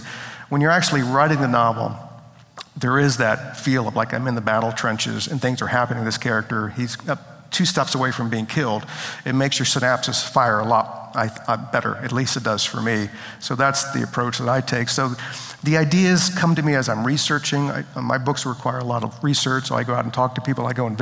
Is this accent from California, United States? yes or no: no; Richmond, Virginia, United States; I grew up in Richmond, Virginia, and I was a sort of kid who was, I planned all the adventures for the neighborhood